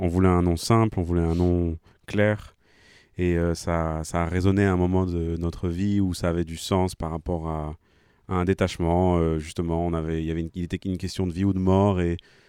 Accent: Paris, Île-de-France, France; Maintenant, moi, je suis de Paris.

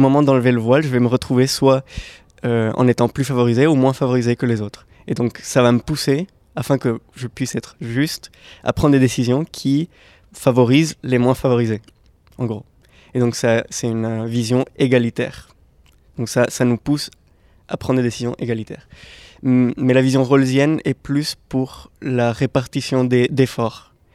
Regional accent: Colombia; accent: Colombian; French is a second language; moi, je viens de Colombie, je suis né en Colombie et j'ai grandi en Colombie, d'où l'accent, d'où mon accent.

